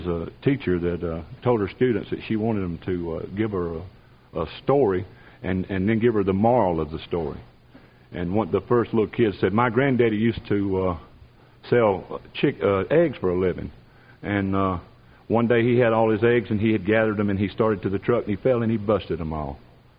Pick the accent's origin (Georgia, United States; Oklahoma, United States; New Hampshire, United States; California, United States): Georgia, United States; From that statement right there, you can tell that I was born and raised here in Georgia. I'm a dying breed. There's not too many of us left.